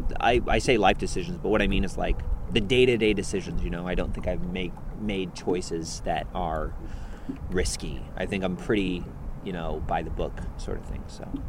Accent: Texas, United States; I grew up in Texas, so unashamed to admit, I knew the … of course I square danced and line danced as well.

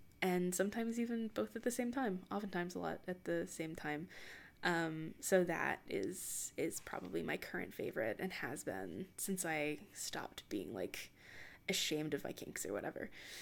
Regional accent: the South, United States; I grew up in the South, still live in the South, so it's around a lot and I'm just tired of it.

